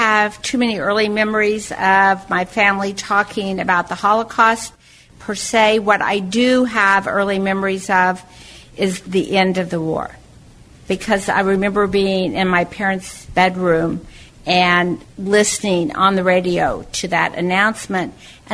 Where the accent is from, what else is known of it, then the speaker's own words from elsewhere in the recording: Oklahoma City, Oklahoma, United States; growing up in Oklahoma City because there was a lot of anti-Semitism, and I was very, very conscious of being Jewish.